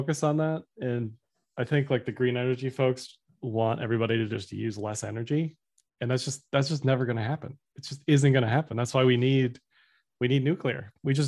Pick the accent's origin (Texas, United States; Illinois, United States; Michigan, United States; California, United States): Michigan, United States; I just saw too, Michigan, just because I'm from Michigan, I saw this.